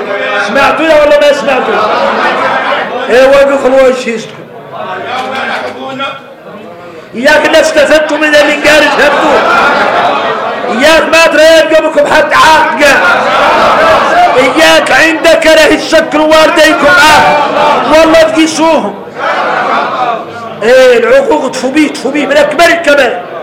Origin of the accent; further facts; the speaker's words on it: Mauritania; كلمة نقولها احنا موريتاني